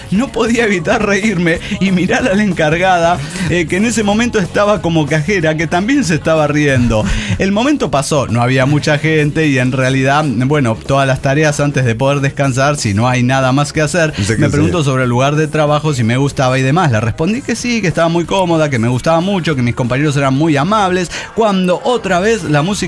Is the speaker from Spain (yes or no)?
no; Guanajuato, Mexico; soy de Guanajuato